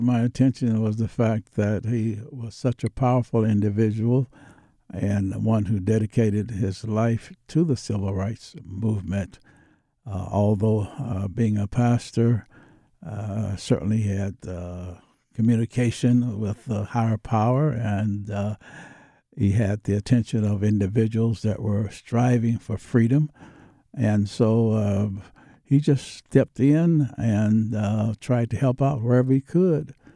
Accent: Brooklyn, Illinois, United States; Well, experiencing segregation in my town, being an all-black town, it was unheard of.

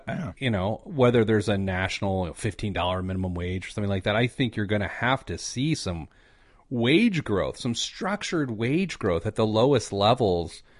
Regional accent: Speedway, Indiana, United States; I grew up in Speedway, Indiana, the home of personal responsibility, a proud Midwesterner.

